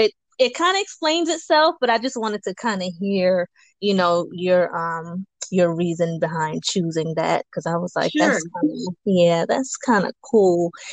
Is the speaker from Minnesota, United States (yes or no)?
no; New York, United States; Yeah, I feel you on that because I'm from New York. So, you know, we don't get very much space.